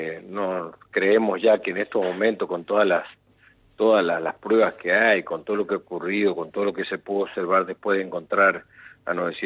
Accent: Argentina; Como argentinos que somos y tenemos que creer en nuestra justicia

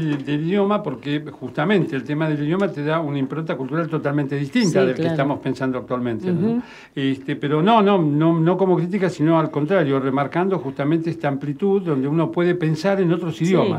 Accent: Wilde, Buenos Aires Province, Argentina; yo soy también de Wilde también.

